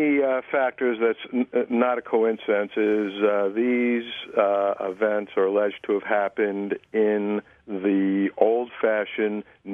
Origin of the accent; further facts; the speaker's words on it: New York City, New York, United States; I could see as a New Yorker when Kerik was police commissioner that there was something seriously wrong with him.